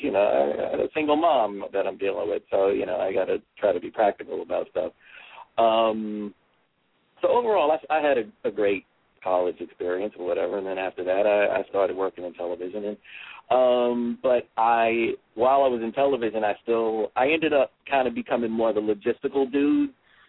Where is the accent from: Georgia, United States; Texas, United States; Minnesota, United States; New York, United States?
New York, United States; New York City; I was raised in Fort Greene, and that was when Fort Greene wasn't exactly the nice place that it is now.